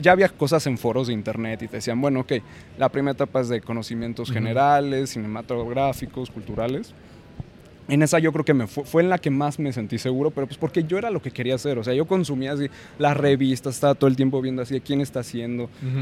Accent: Aguascalientes, Mexico; now in Guadalajara, Mexico; yo soy de Aguascalientes primero. Entonces, de hecho vine aquí a Guadalajara con pretexto del festival a ver escuelas de cine.

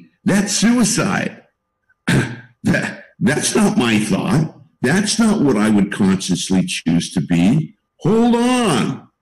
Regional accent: San Francisco, California, United States; I'm from San Francisco, and I don't know if you've ever driven across the Golden Gate Bridge, but I did many times.

